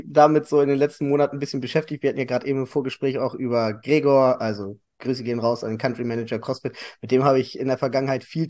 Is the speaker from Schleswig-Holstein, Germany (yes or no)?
no; Hanover, Lower Saxony, Germany; Ich bin inzwischen 34 Jahre alt, komme aus Hannover.